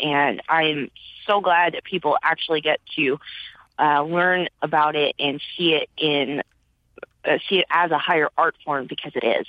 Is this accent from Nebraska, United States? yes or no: yes; Nebraska, United States; now in Omaha, United States; I grew up in Western Nebraska, went to school in Sioux City, and now I'm here.